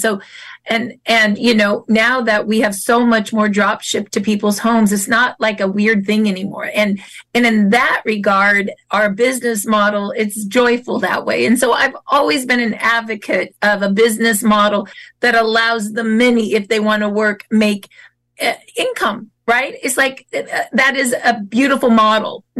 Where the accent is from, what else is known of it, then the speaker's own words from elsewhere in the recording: Mission Viejo, California, United States; I'm from Mission Viejo, California. So I'm from California.